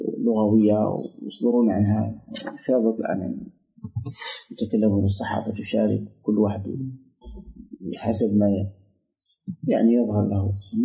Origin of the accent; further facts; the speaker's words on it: Algeria; أنا جزائري